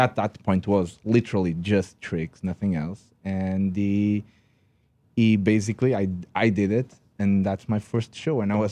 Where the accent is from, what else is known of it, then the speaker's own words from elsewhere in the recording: Portugal; English is a second language; Yes, I'm Portuguese. By the way, if you didn't notice that I don't speak English correctly, I'm Portuguese.